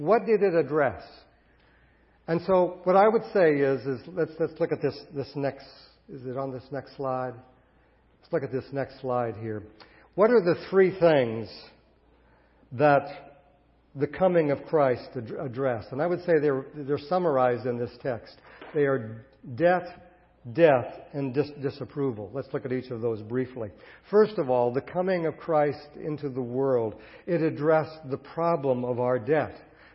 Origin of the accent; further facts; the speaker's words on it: United States; they wanted to make us national heroes just because we came from the States.